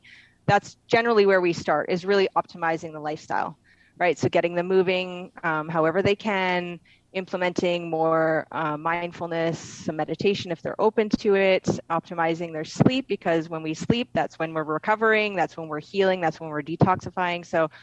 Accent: Canada; now in Costa Rica; Okay, so I'm originally from Canada. I've been living in Costa Rica now for 7 years.

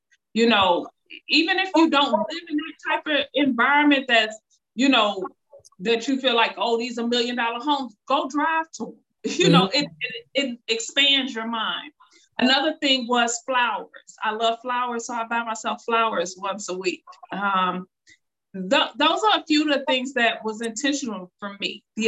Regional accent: Chicago, Illinois, United States; now in Texas; I was born and raised in Chicago, live right off the lake.

